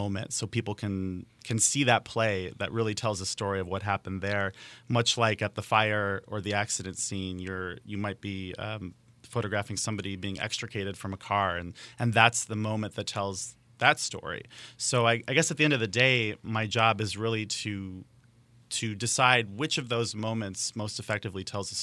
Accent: East Chicago, Indiana, United States; Well, born and raised in East Chicago, and I've always been fascinated with light.

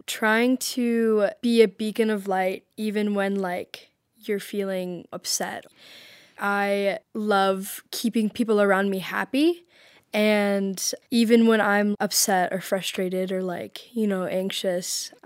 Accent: Florida, United States; It's great to be here. I'm from Florida

